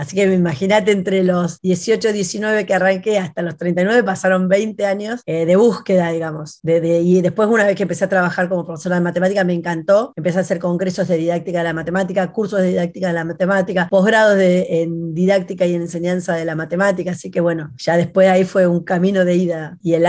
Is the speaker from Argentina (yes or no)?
yes; 25 de Mayo, Buenos Aires Province, Argentina; born there; Y yo no nací en La Plata, nací en 25 de Mayo, que es una ciudad que queda en el interior de la provincia de Buenos Aires